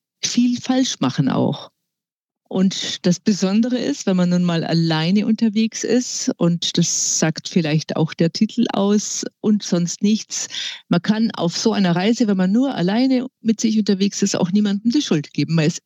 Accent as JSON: {"language": "German", "town": "Munich", "region": "Bavaria", "country": "Germany", "tie": "born there", "said": "Ich bin in München geboren, wohne immer noch hier."}